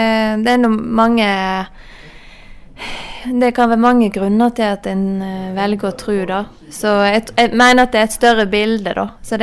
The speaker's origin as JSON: {"language": "Norwegian", "town": "Vaksdal", "region": "Vestland", "country": "Norway", "said": "Jeg snakker vel egentlig ikke vakstølsdialekt heller, men ja, jeg er fra Straume Stamnes i Vakstøl."}